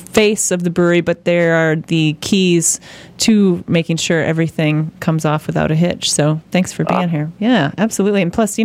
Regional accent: Minnesota, United States; Growing up in Minnesota, we did a lot of fishing because, of course, there's over 15,000 lakes.

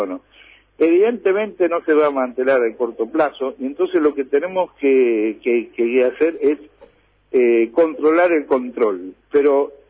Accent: Concordia, Entre Ríos, Argentina; yo soy de Concordia y hemos desarrollado nuestra vida al lado de Uruguay, al lado del río, pero al lado del río.

